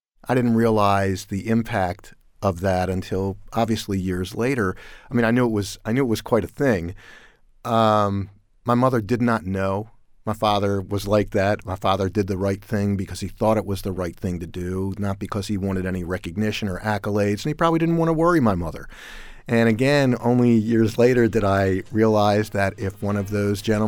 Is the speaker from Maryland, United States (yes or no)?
yes; Baltimore, Maryland, United States; I grew up in Baltimore, and the story is about my father.